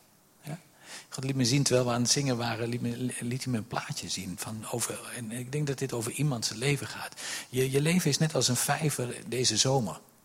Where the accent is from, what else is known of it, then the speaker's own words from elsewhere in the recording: Doetinchem, Gelderland, Netherlands; Wij komen uit Doetinchem.